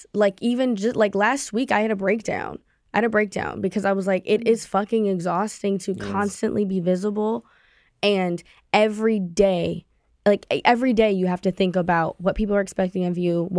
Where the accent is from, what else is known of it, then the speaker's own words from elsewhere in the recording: Ohio, United States; I'm from Ohio. I'm from down the hill.